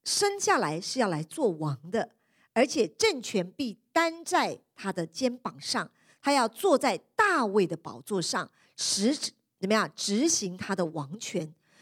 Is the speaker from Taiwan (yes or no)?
no; China; 就像我们中国人有的时候父母给我们名字也有它的意义